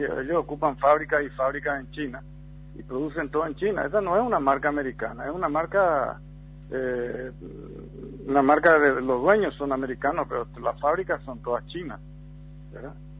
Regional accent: Paraguay; eso es lo que yo pienso como paraguayo.

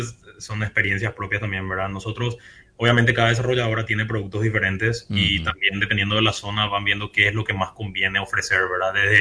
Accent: Paraguay; Nosotros somos paraguayos, no, nos gusta el asado

